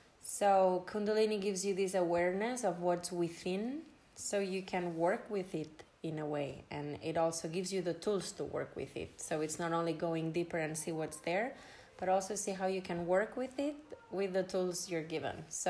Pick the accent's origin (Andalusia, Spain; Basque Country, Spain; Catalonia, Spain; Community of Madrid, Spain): Catalonia, Spain; Barcelona; English is a second language; I'm 34 years old and I'm from Barcelona.